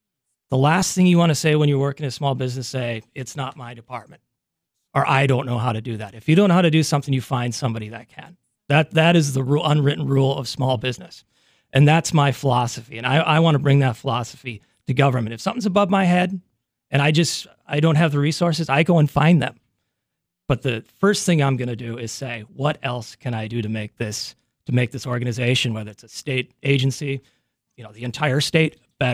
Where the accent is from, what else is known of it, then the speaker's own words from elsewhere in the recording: Dickinson, North Dakota, United States; I graduated from Dickinson High School in 1993. I was born and raised in Dickinson. Family still lives there. My dad still ranches the same ranch we've had since 1927.